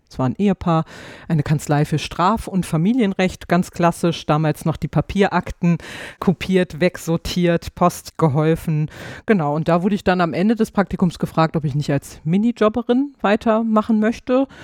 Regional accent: Hanover, Lower Saxony, Germany; In meiner Heimatstadt in Hannover, an der Leibniz-Uni dort. Erstes Examen gemacht und fürs zweite Examen bin ich dann nach NRW gekommen.

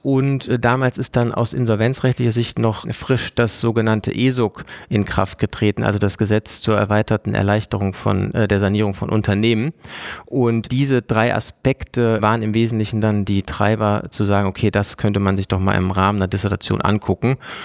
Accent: Erfurt, Thuringia, Germany; also born or lived in Düsseldorf / Rhineland; ich bin ja in Düsseldorf geboren, dann auch zum Teil im Rheinland aufgewachsen, aber nur eine kurze Zeit, die meiste Zeit dann in Erfurt.

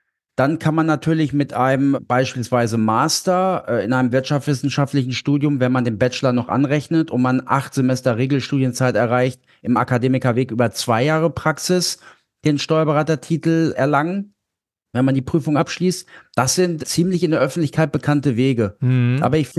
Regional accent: Lower Saxony, Germany; In Niedersachsen, wo ich herkomme, ist das immer noch ein nennt sich Diplom-Finanzwirt.

